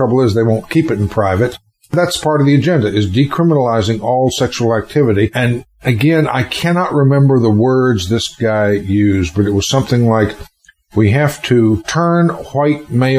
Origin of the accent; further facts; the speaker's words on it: North Carolina, United States; In my home state of North Carolina, both were illegal.